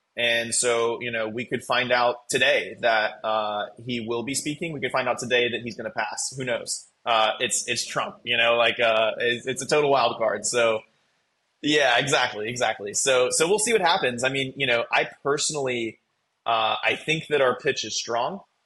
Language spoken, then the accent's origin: English; Nashville, Tennessee, United States; So number one, I'm from Nashville. And so I love Nashville. It's my home.